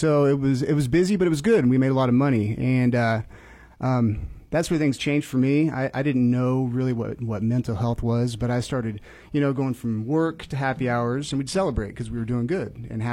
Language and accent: English; Emporia, Kansas, United States; So grew up around here, grew up in Emporia, a lovely, easy place to live. And Aaron, you and I, we graduated right about the same era from Emporia High.